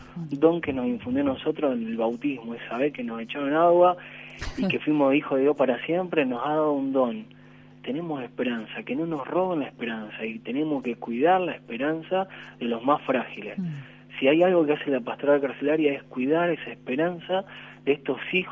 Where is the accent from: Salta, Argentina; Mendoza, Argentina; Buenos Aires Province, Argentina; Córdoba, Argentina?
Buenos Aires Province, Argentina; Colón; mi pueblo, que Colón, Buenos Aires, queda bastante lejos